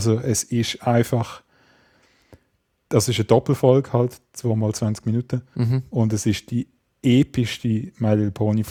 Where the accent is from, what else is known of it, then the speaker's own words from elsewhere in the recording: Switzerland; Ich muss sagen, ich bin Schweizer, ich darf das.